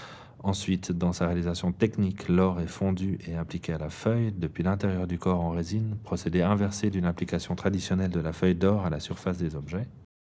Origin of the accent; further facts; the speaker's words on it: Granges-Marnand, Vaud, Switzerland; J'ai grandi à Granges-Marnant, un petit village dans le canton de Vaud.